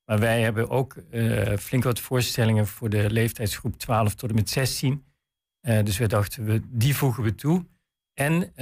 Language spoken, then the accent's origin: Dutch; Heerlen, Limburg, Netherlands; accent: soft G; Maar ik kom zelf uit Heerlen.